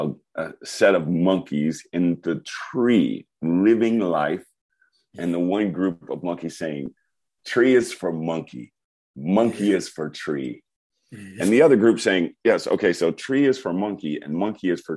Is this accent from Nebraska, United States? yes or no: no; Key West, Florida, United States; So my family is Jamaican. Mongo is Cuban. I'm from Key West, which is 90 miles above Cuba.